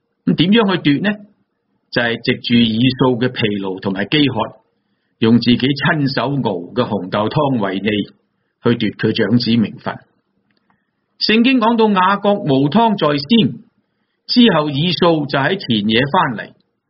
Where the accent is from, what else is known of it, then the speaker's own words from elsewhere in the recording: China; 我们中国人的传统是这样，希伯来人的传统更是这样